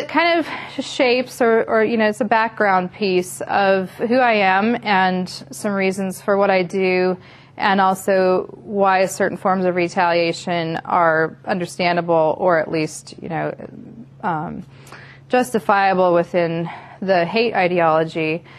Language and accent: English; Montana, United States; born there; I was born in Montana, Northwest Montana, and my folks lived in a teepee initially when they were married.